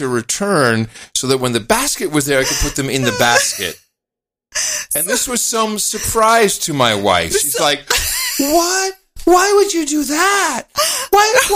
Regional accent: Netherlands; English is a second language; Because I growing up in Holland, you know, I grew up with my friends

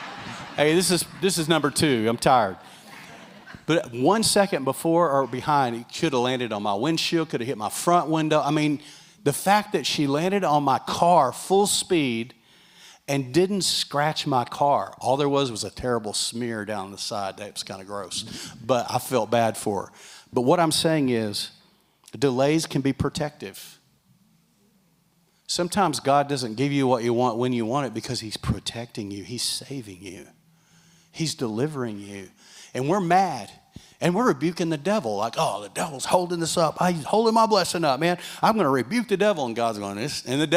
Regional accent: Texas, United States; I was raised in West Texas. I tend to be very independent. I was raised that way.

